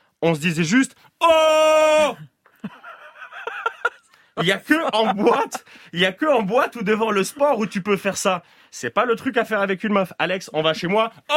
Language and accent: French; Switzerland; Ouais, parce que je suis suisse.